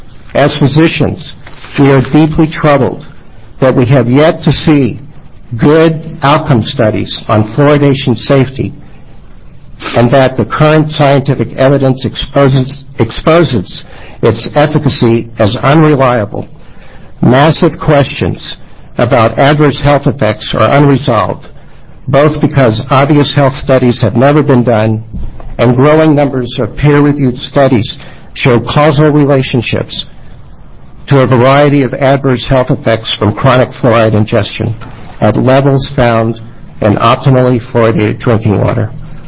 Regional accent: Medford, Oregon, United States; I'm from Medford, Oregon

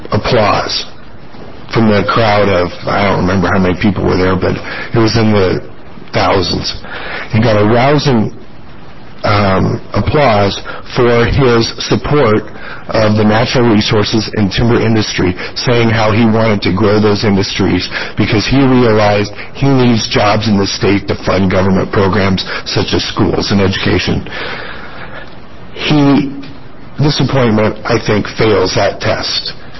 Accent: Florence, Oregon, United States; now in Portland, United States; I grew up in Senator Verger's area down in Florence, and then moved to Portland. My dad was in the Navy, and we traveled all over the place.

